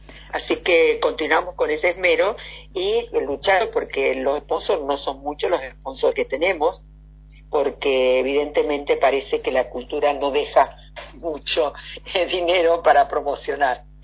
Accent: Mendoza, Argentina; yo como argentina, mi corazoncito siempre está de poner algún argentino o alguien que sea de mi pueblo, que es la parte de Mendoza.

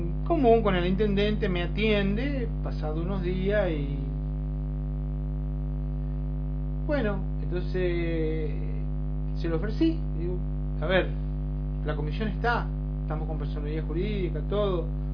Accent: Empalme, Sonora, Mexico; Pero lo mismo pasó por Empalme. Pues yo conozco mi pueblo así. Así como la palma de mi mano conozco mi ciudad.

